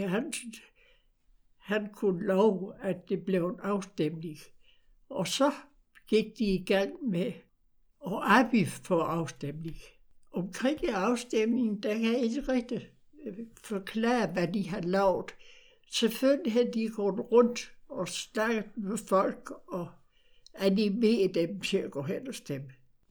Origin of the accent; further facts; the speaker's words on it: Østerlindet, Region of Southern Denmark, Denmark; born there; also born or lived in Sønderjylland; jeg var født i Østerlindet, og det var jo inden for det ideale midtpunkt i Sønderjylland. Det var jo tæt ved Røde Højskole, og det var jo flest danskere.